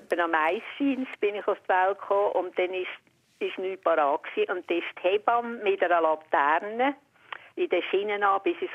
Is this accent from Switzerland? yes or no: yes; Vitznau, Lucerne, Switzerland; Wir sind in Vitznau, ich bin von Vitznau, oder? Und wir haben dort ein Geschäft gehabt, Bäckerei Konditorei.